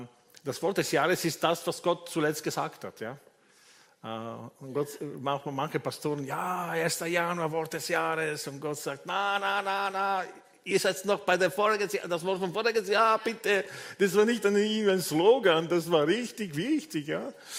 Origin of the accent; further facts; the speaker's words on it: Vienna, Austria; als Wiener ist das ganz wichtig, wir leben so zerstreut.